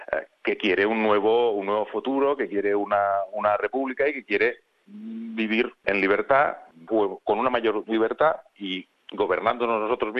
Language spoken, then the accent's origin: Spanish; Alella, Catalonia, Spain; como podía ser los mismos de mi pueblo, de Alella